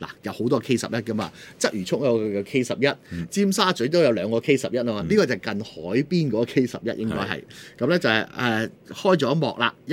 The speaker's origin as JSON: {"language": "Cantonese", "country": "Hong Kong", "said": "亦都唔係因為我係香港人係要擺佢行先嘅"}